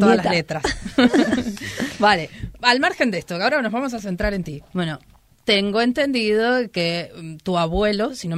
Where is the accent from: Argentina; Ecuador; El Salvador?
Argentina; Que es un año clave para nosotras como argentinas, la época de la dictadura.